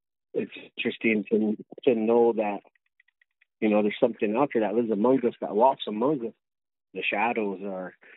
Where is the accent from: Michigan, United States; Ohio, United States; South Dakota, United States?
South Dakota, United States; Well, you know, growing up in the Native American culture, I'm from back home in South Dakota. I'm Lakota.